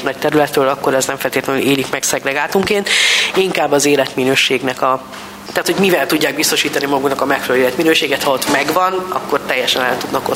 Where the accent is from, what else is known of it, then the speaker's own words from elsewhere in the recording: Sajószentpéter, Borsod-Abaúj-Zemplén, Hungary; ami egy szigeten van. Fecskeszög ez a neve, Sajószentpéteren van, és ott folyók és holtágak vesznek minket körül